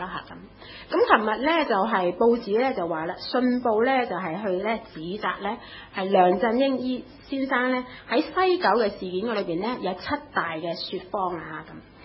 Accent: Hong Kong; 咁我哋香港人咧就係要好多係自己噶嘛嚇，我自己嘅餐具，我自己嘅杯，就喺屋企食飯都係噶嘛。

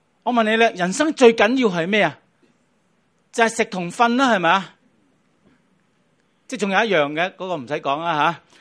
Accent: Hong Kong; 咁我哋香港人可能呢一代好少挨饿咧

